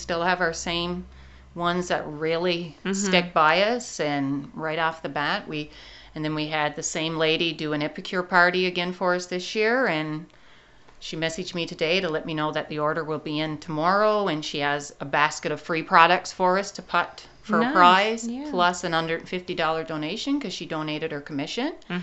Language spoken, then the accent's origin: English; Quebec, Canada; because I'm from the North Shore, Lower North Shore.